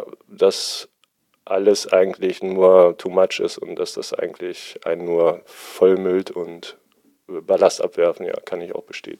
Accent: Lower Saxony, Germany; ich komme aus der Region Göttingen, also ich bin hier groß geworden

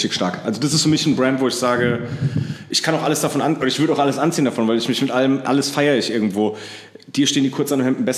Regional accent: Dreieich, Hesse, Germany; ich kann es schon davor von diversen Skate-Sessions aus Frankfurt und aus Dreieich, wo ich aufgewachsen bin.

